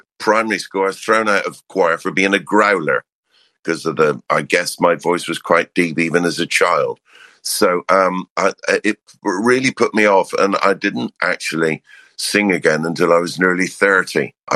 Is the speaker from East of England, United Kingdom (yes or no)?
no; South West England, United Kingdom; we're in a county called Cornwall. And we regard ourselves as Cornish rather than English in a way. So probably Cornish first, British second, and English third is the way we regard ourselves.